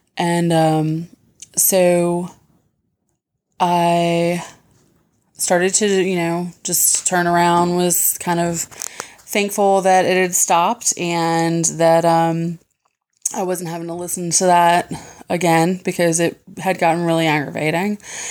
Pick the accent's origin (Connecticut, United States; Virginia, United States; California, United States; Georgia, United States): Virginia, United States; from Virginia